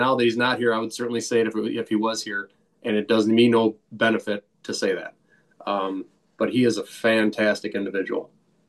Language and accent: English; Madison, Wisconsin, United States; also born or lived in Arizona; Nearly a lifelong Madisonian. I was born in Arizona because that's where mom was when I decided to come. But otherwise raised on the east side. Love Madison.